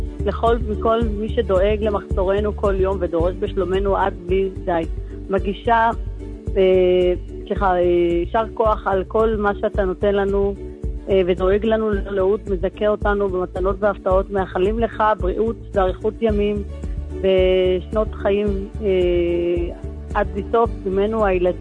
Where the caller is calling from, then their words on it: Bnei Brak, Tel Aviv District, Israel; אני מבני ברק.